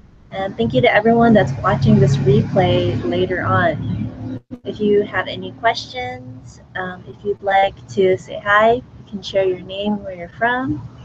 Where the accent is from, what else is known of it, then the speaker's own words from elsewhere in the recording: Los Angeles, California, United States; now in Chiang Mai, Thailand; I'm from Los Angeles in San Francisco, but I am currently in Chiang Mai, Thailand.